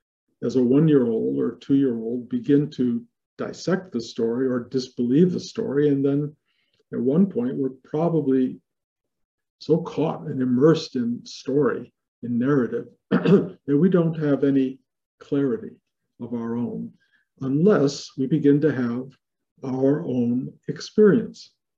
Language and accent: English; Detroit, Michigan, United States; as a kid, as a growing up in Detroit, part of a family, went to an elementary school with a lot of friends.